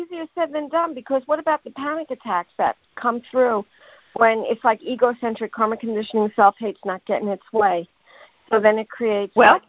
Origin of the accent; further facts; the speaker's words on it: New York, United States; Hi, I'm from New York, and I'm so happy that I got on your show.